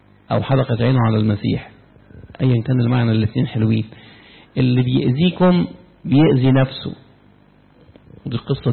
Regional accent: Upper Egypt, Egypt; accent: Sa'idi; بتكلم صعيدي، الحمد لله. يعني ايه؟ تنسى لغة بلدك؟

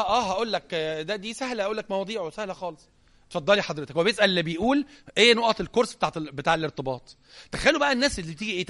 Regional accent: Egypt; احنا على فكرة عندنا في مصر حالة طلاق كل 3.5 دقايق،

